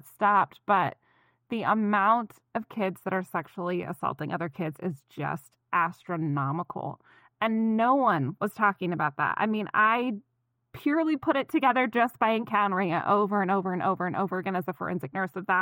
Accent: New Mexico, United States; now in Kansas City, United States; So the way I got involved with it was I had just moved to Kansas City. Previously, I grew up in New Mexico, worked there as a nurse for 5 years.

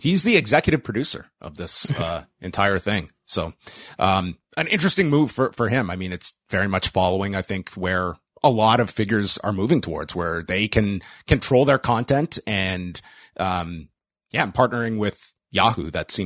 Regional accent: Canada; I'm a Canadian.

